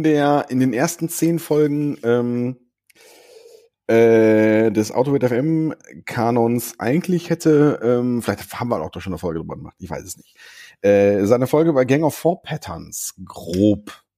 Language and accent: German; Arnsberg, North Rhine-Westphalia, Germany; Ich komme ja aus Arnsberg, wie andere nicht so moralisch integre Menschen auch. Arnsberg ist ja Stadt